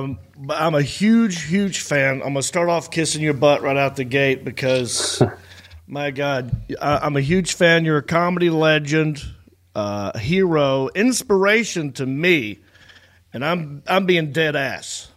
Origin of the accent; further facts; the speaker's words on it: Hickory, North Carolina, United States; also born or lived in Los Angeles; I'm from Hickory, North Carolina, but I was in L.A. for 18 years.